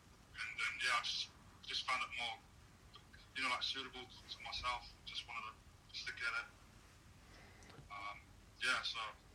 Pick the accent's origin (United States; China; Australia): Australia; Brisbane, Queensland; also born or lived in Christchurch / Auckland / New South Wales; I was born in Christchurch. My mum's from Auckland in New Zealand, and then went to school in Auckland, and then New South Wales as well, country New South Wales, and then Brisbane as well. So yeah, been all over the place